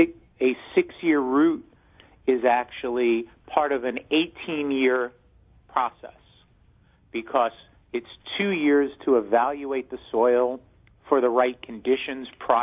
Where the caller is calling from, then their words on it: Fort Lee, New Jersey, United States; I am calling you from the Korea Ginseng Corporation East Coast Hub in Fort Lee, New Jersey.